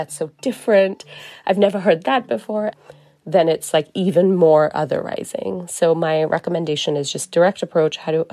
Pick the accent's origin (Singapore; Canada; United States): Singapore; growing up in Singapore, where especially people who are Christian would often have dual names.